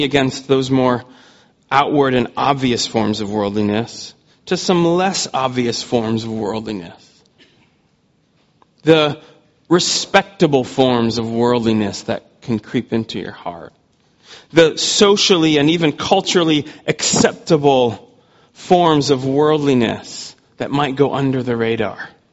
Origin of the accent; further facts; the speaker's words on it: Pennsylvania, United States; I grew up in the United States, in the state of Pennsylvania, and right behind my house growing up was a group of Amish people